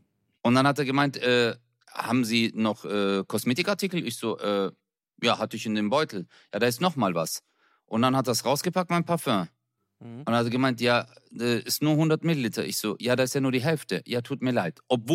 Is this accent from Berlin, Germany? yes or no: no; Baden-Württemberg, Germany; und ich bin Schwabe.